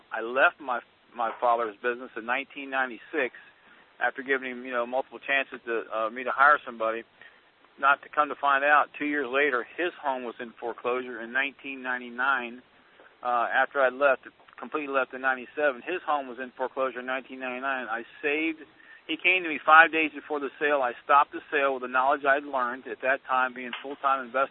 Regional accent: Orlando, Florida, United States; I'm calling in from Orlando, Florida, born and raised and bred right here in Orlando, Florida, in the mobile home state.

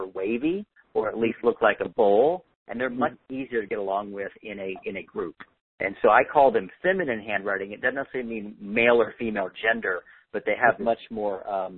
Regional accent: India; accent: Indian; I'm going to do the rest of the seminar with my Indian accent so you can understand me perfectly.

